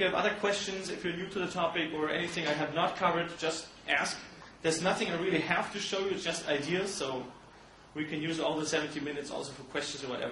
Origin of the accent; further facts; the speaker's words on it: Germany; I'm from Germany, I live and work there